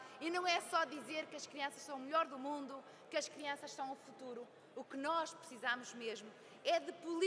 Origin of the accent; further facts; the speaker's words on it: Arcos de Valdevez, Norte, Portugal; Arcos de Valdevez da minha terra